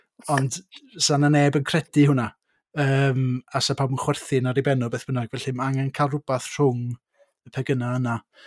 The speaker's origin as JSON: {"language": "Welsh", "town": "Bangor", "region": "Wales", "country": "United Kingdom", "said": "dwi o Wynedd o Fangor yn reiddiol, swn i'n licio nesa wneud y cymoedd lle dwi'n byw rŵan"}